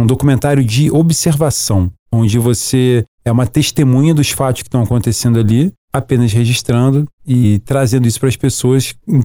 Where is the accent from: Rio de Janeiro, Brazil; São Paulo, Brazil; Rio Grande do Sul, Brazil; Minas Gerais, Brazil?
Rio de Janeiro, Brazil; Eu sou do Rio de Janeiro, o Rio de Janeiro é um lugar, talvez seja a cidade que tenha o pico urbano com mais lugares para escalar, que tem mais vias, né?